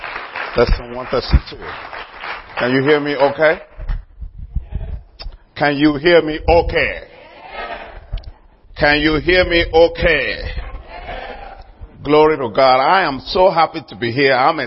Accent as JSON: {"language": "English", "country": "Nigeria", "second_language": "English", "said": "Originally, I'm from Nigeria, in case you wonder the accent"}